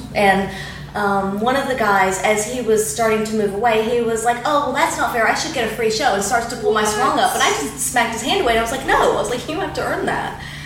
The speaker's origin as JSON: {"language": "English", "town": "Sydney", "region": "New South Wales", "country": "Australia", "said": "And so I would say, oh, I'm from Sydney, Australia."}